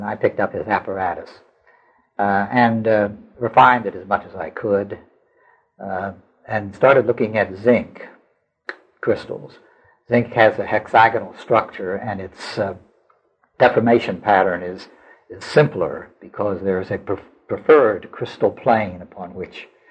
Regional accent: Huntington, West Virginia, United States; I was born in Huntington, West Virginia, and lived there through my high school years.

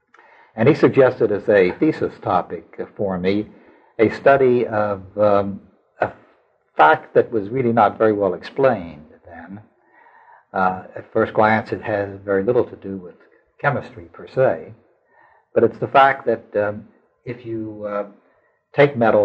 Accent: Huntington, West Virginia, United States; I was born in Huntington, West Virginia, and lived there through my high school years.

